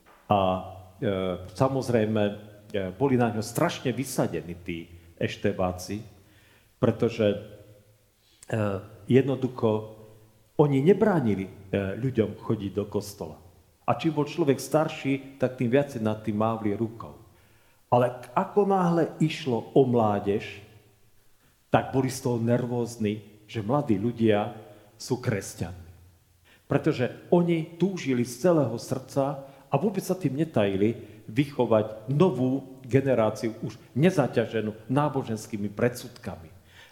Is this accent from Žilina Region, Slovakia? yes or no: no; Košice, Košice Region, Slovakia; Keď som vyrastal v Košiciach na mládeži